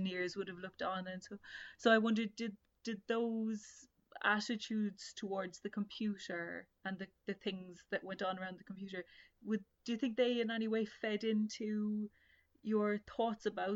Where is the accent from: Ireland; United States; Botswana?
Ireland; Being Irish, I know all about that.